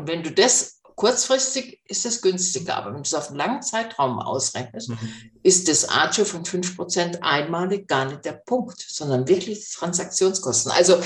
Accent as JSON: {"language": "German", "region": "Southern Germany", "country": "Germany", "said": "Speziell im Süden, ich komme ja auch aus dem Süden"}